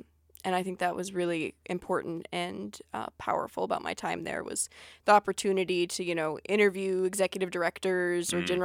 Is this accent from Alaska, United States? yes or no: yes; Homer, Alaska, United States; I've never lived anywhere except for Homer. I was born there at the hospital, raised there.